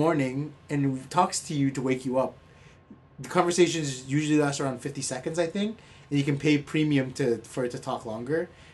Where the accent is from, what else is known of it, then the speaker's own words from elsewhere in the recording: France; accent: French; Why does this have to be about my French accent?